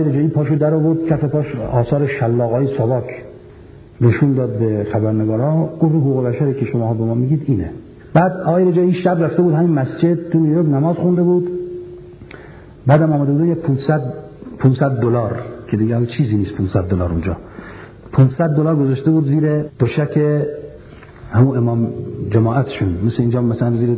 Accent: Iran; moved away; من از ایران آمدم

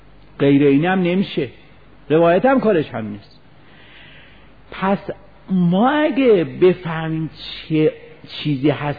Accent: Isfahan, Iran; میدونستن ما اصفهانیم

